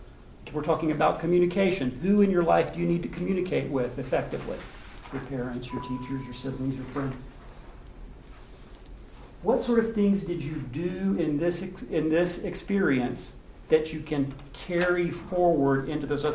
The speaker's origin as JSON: {"language": "English", "town": "Houston", "region": "Texas", "country": "United States", "said": "I'm from Houston. Moved down here just like 2-3 years ago, and this was something that surprised me to hear."}